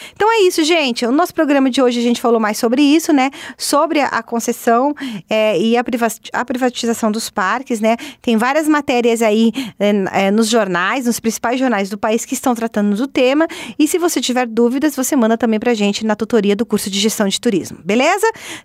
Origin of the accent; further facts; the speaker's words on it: Curitiba, Paraná, Brazil; nós que somos do Paraná, eu que sou do Paraná, de Curitiba